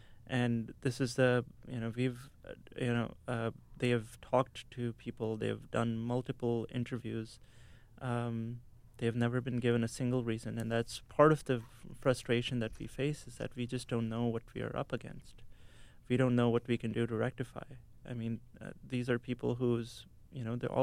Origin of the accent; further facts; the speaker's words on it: Pakistan; I wait for someone to ask me where I'm from so I can tell them I'm from Pakistan, so that they know that there's a Pakistani who's there amongst them